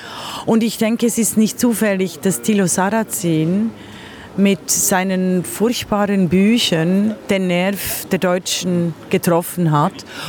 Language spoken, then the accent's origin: German; Switzerland; Also natürlich bin ich, aber also ich bin die untypischste Schweizerin, die es wohl, glaube ich, in diesem kleinen Land gibt.